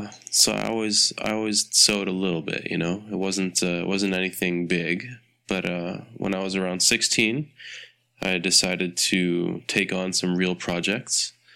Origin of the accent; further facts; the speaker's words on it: Toronto, Ontario, Canada; born there; I was born in Toronto, Canada, and my father is a tailor.